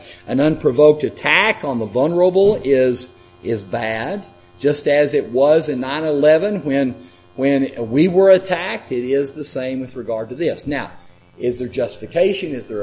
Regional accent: Fort Worth, Texas, United States; I am not an American. That's my second. Third, maybe a Texan. Fourth, maybe a Fort Worthian.

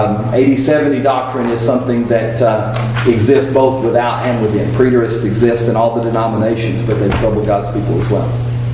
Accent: United States; We grew up in America. We grew up in the 20th or 21st centuries of America.

